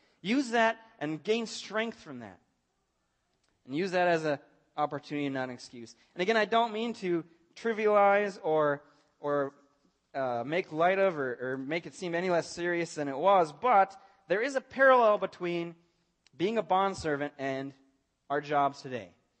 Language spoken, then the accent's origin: English; Blaine, Minnesota, United States; David grew up in Cambridge, and I grew up in Blaine, and now we're back here.